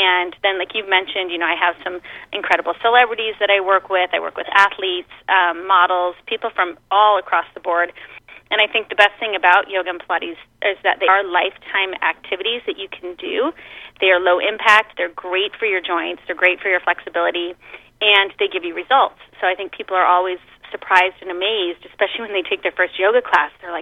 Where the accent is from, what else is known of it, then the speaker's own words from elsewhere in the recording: Pocatello, Idaho, United States; moved away as an adult; also born or lived in New York City; I'm originally from Pocatello, Idaho, and I moved to New York to go to NYU